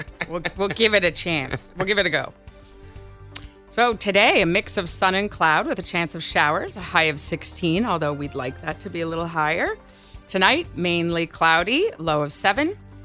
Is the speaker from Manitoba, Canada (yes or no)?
no; Saskatchewan, Canada; moved away as an adult; now in Charlottetown, Canada; Well, I'm originally from Saskatchewan. I moved here in 2000.